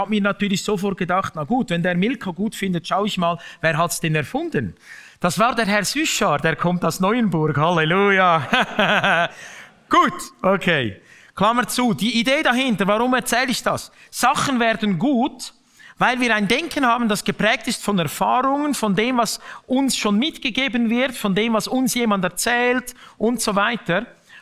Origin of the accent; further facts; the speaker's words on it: Switzerland; jetzt sitzt du da als Schweizer in Liechtenstein mit dem Deutschen am Tisch